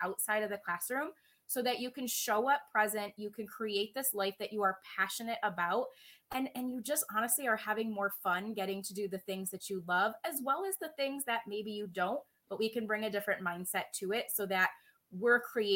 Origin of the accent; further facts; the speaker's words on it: Rochester, United States; clearly I'm from Rochester, as we've talked about.